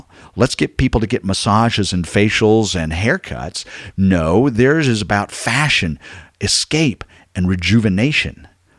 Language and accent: English; Waco, Texas, United States; two different pubs here in my hometown of Waco.